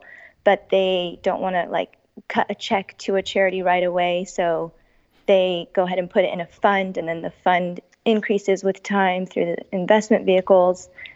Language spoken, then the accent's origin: English; California, United States; Hi, everybody. … I'm from California, born and raised.